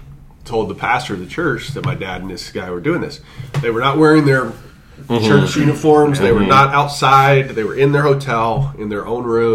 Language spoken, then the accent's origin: English; Arkansas, United States; I grew up in Arkansas in a Southern Baptist context